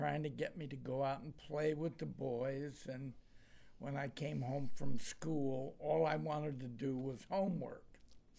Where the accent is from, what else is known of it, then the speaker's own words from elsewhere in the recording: Waterbury, Connecticut, United States; Well, I was born and brought up in Waterbury, Connecticut.